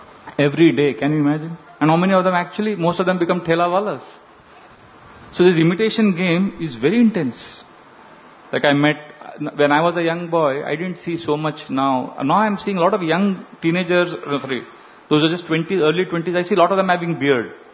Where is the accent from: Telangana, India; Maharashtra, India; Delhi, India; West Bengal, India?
Maharashtra, India; Mumbai; I grew up here in South Bombay.